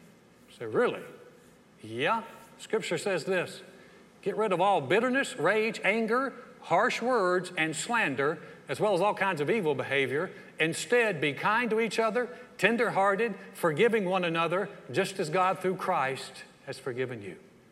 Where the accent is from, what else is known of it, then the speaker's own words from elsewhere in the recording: the South, United States; I am from the South. That is not how we fight.